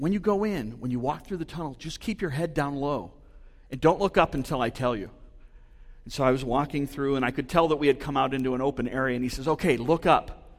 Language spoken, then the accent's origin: English; Michigan, United States; Well, you need to know that I grew up in Michigan, and I grew up an avid Wolverine fan.